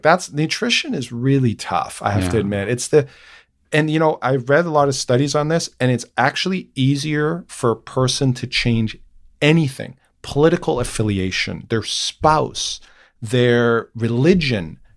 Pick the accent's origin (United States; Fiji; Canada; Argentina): Canada; I'm originally Canadian and I've always hated the cold.